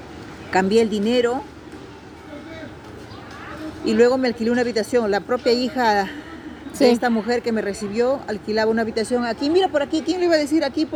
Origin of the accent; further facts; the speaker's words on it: Peru; yo le digo, yo soy de Perú.